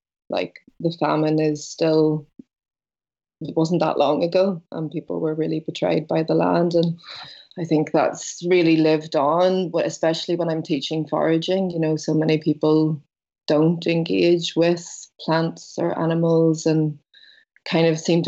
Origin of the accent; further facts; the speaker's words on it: Belfast, Northern Ireland, United Kingdom; I grew up in Belfast. So I grew up in the north of Ireland.